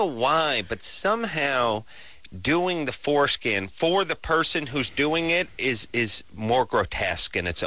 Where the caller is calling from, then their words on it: La Mirada, California, United States; Hi, I'm from La Mirada. Yeah, I'm outside. I'm looking at a thermometer.